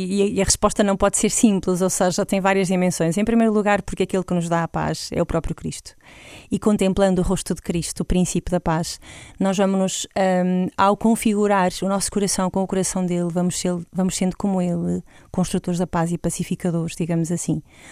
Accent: Portugal; todos a nós que somos portugueses e que nos sentimos tocados por isto

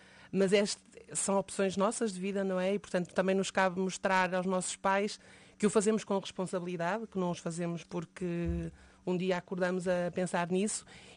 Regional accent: Porto, Norte, Portugal; Eu sou do Porto, foi lá que comecei a fazer muito trabalho na área do voluntariado.

